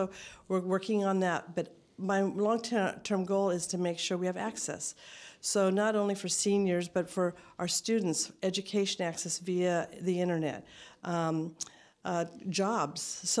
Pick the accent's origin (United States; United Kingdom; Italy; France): United States; Winters, California; I'm working on a project actually in my hometown, Winters.